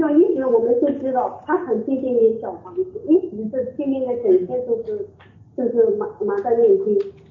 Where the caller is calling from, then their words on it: Gold Coast, Queensland, Australia; 黄金海岸的